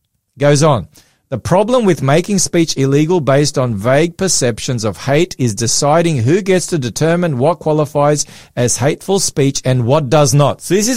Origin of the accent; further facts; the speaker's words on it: Victoria, Australia; I'm from Victoria, Sharissa.